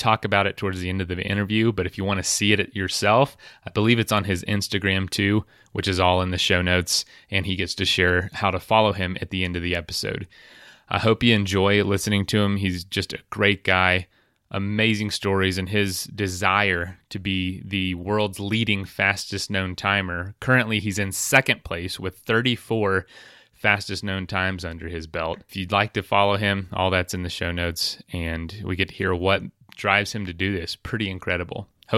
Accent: Denver, Colorado, United States; Where I'm coming from Denver.

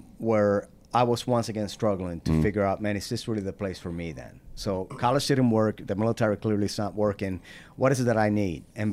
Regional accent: Guanica, Puerto Rico; But I was born and raised in Puerto Rico, southwest corner of the island, a place called Guanica. Grew up fairly poor.

